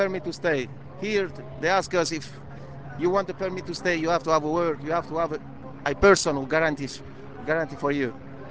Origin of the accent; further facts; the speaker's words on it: Colombia; I am from Colombia.